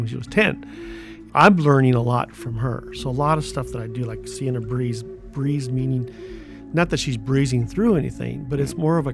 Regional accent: San Diego, California, United States; I'm from San Diego. We're from the Kuya people from on the beach, on the ocean. We're Kuya.

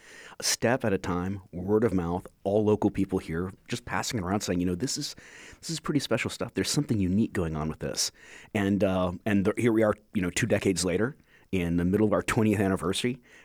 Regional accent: Texas, United States; also born or lived in Duluth / California / Greece; So I was born in Duluth. I grew up in Texas and California. Spent about 10 years in Greece doing my PhD

